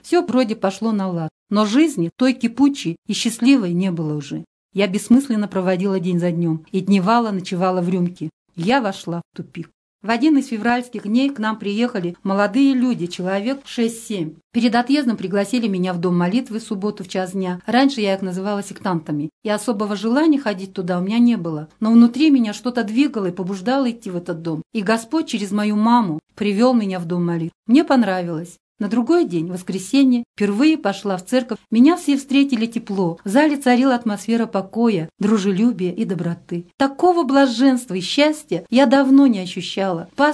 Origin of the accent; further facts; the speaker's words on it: Kharganata, Russia; Родилась 22 апреля 1959 года в прекрасной чудесной деревне Харганате Ленгинского района. Закончила Харганатскую среднюю школу, выросла и работала в юности в родной деревне.